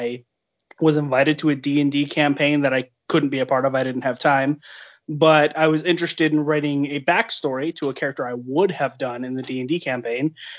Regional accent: California, United States; I was raised in California and where I was at, it never snowed, but it did.

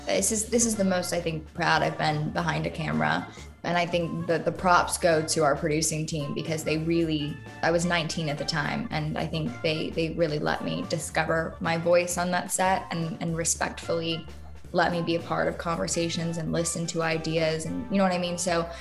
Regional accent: Florida, United States; now in Los Angeles, United States; Yeah, so I'm from Florida originally, but...

